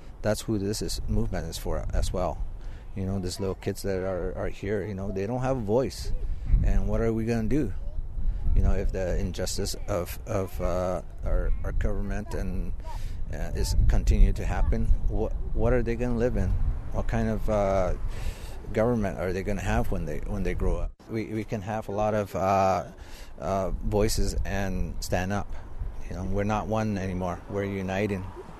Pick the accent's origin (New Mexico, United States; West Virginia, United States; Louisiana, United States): New Mexico, United States; Taos Pueblo; I'm from Taos Pueblo, Willow People.